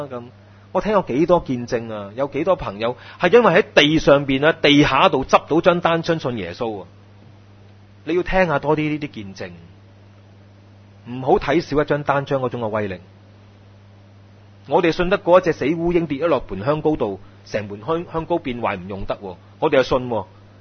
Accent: Hong Kong; 不在症呢，是我哋香港人一个好严重的症状。

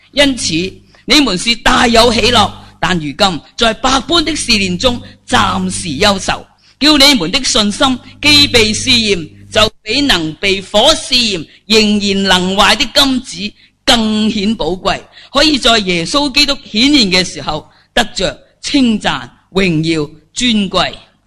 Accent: Hong Kong; 特别我哋而家都系我哋香港人几幸福噶啦

